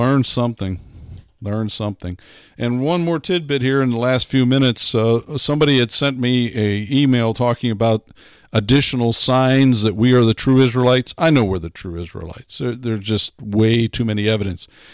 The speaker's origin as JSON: {"language": "English", "region": "Pennsylvania", "country": "United States", "tie": "born or raised there", "said": "Where I grew up in Pennsylvania, there's a monument in the middle of town called Standing Stone."}